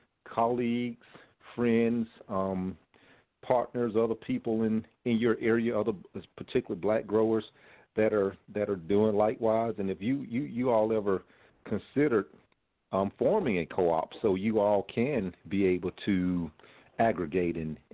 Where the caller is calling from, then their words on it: Georgia, United States; I'm calling from West Georgia.